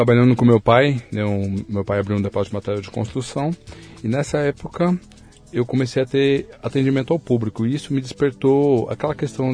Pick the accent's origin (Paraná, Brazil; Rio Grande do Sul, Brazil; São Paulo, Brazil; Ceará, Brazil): São Paulo, Brazil; Eu sou de São Paulo, né? E nasci há 44 anos, já tô ficando velhinho também. É. E meu pai e minha mãe, né, vieram de Minas